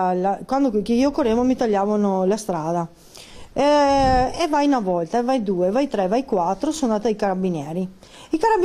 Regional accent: Veneto, Italy; Sono veneta, ragazzi

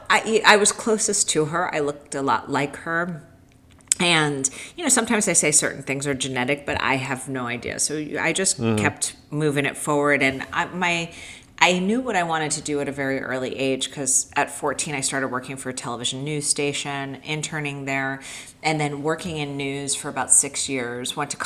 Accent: Miami, Florida, United States; Yeah, I mean, I grew up in Miami. I'm a Cuban Jew.

